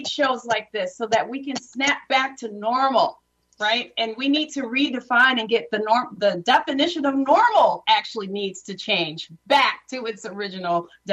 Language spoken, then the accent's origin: English; Rochester, New York, United States; born there; now in Minnesota, United States; But I am not originally from Minnesota. I'm actually born in Rochester, New York.